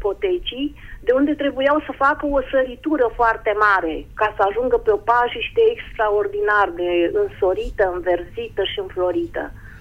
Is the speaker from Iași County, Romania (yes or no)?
yes; Iași, Iași County, Romania; vă sunt din Iași